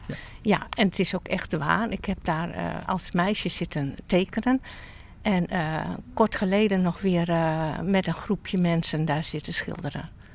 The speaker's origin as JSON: {"language": "Dutch", "region": "North Netherlands", "country": "Netherlands", "also_born_or_lived": "Krimpen aan de Lek", "said": "Ik heb ook 20 jaar in Krimpen aan de Lek gewoond. En ik kom inderdaad uit het Hoge Noorden."}